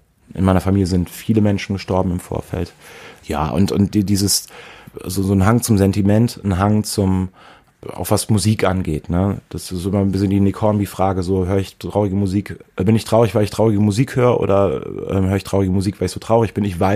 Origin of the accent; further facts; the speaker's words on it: Prüm, Rhineland-Palatinate, Germany; Darleiden, bezeichnenderweise Darleiden.